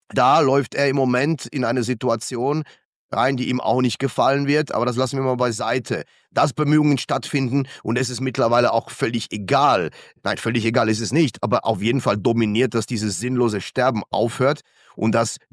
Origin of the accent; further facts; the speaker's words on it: Germany; moved away as an adult; now in Switzerland; die Schweiz ist meine Heimat geworden und ich liebe dieses Land. Aber nichtsdestotrotz schlägt auch noch ein deutsches Herz in meiner Brust. Ich bin dort aufgewachsen, ich habe dort studiert